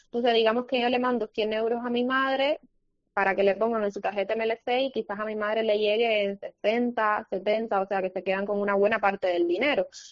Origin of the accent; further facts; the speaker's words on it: Cuba; moved away; yo me fui de Cuba hace unos 3 años y hace 3 años la situación estaba mala